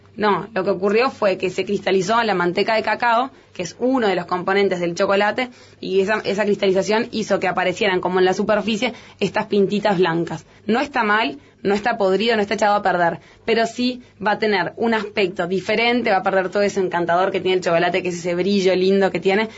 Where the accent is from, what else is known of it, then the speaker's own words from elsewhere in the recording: Uruguay; Yo aún siendo uruguaya y estando acostumbrada a lo que es el mate